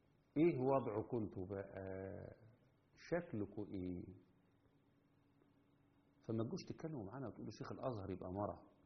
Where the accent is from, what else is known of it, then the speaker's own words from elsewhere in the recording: Egypt; القنوات الخاصة بتاعتنا احنا كمصريين